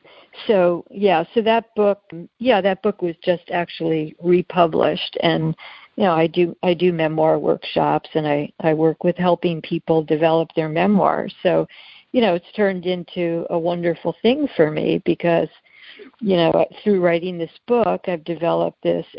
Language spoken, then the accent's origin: English; New York City, New York, United States; Okay, well, when I was 4 years old, I grew up in New York City.